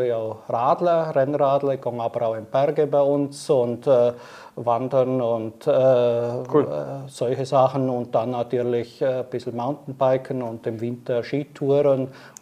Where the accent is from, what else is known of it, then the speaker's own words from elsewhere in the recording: Bavaria, Germany; Und ich komme aus dem Allgäu, bin selbstständig und schaffe ein bisschen.